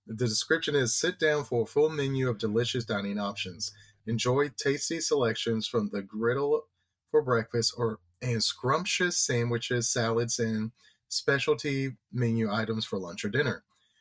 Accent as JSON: {"language": "English", "region": "Georgia", "country": "United States", "said": "Listen, I am from Georgia, and I am lucky enough to speak English to where people can understand me."}